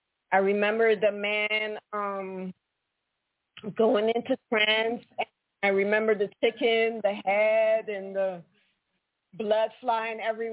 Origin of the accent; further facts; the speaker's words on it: Guyana; You know, I grew up in South America, Guyana, and I would always disappear.